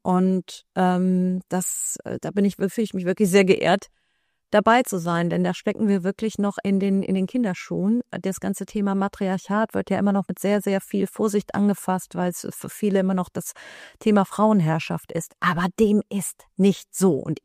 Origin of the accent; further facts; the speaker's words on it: Vienna, Austria; Ich komme ja aus Wien.